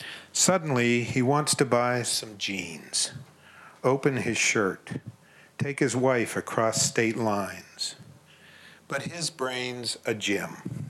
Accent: Pittsburgh, Pennsylvania, United States; I came from Pittsburgh. We have no Calvinists in Pittsburgh. There are no Calvinists in Pittsburgh.

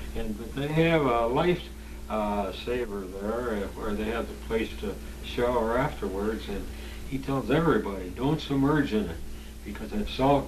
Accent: Monroe, Michigan, United States; And I went in for an interview, and when I told him I was from Monroe, Michigan, we played baseball over there.

